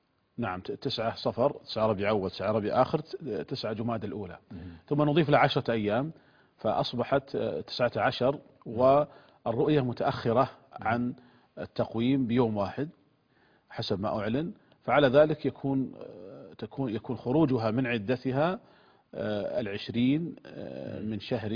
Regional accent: Saudi Arabia; عندنا في المملكة العربية السعودية

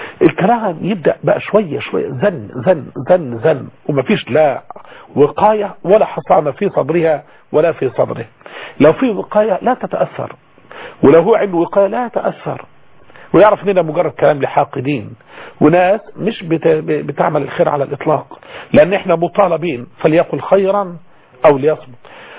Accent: Egypt; عندنا في مصر

